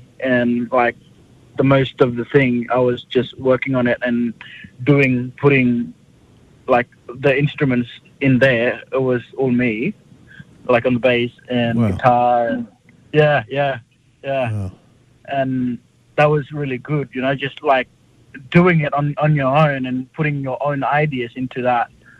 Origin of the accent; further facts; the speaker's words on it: Northern Territory, Australia; when you come to the Yolngu land, we are the land owners of that country, and that's the important for me